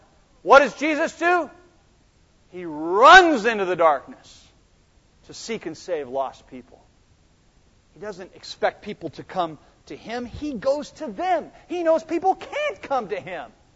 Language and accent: English; Laguna Hills, California, United States; I grew up down in Laguna Hills, which is right next to a city called Laguna Beach